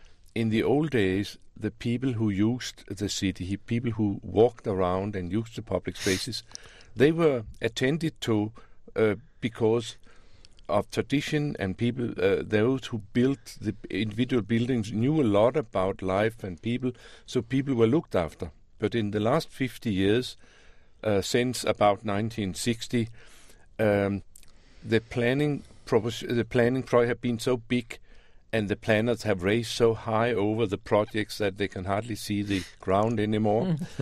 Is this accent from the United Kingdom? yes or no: no; Denmark; English is a second language; I come from Europe. I'm from Denmark, and I work quite a bit in Europe.